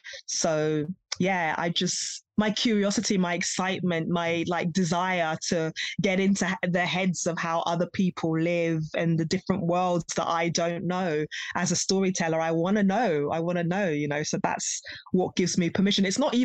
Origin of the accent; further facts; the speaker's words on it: United Kingdom; when I'm in Africa, they can blatantly tell that, you know, I'm from the West. They're like, who are you trying to kid, you know, with your accent and, you know, the obvious signs. And then when I'm in the UK, I'm Black British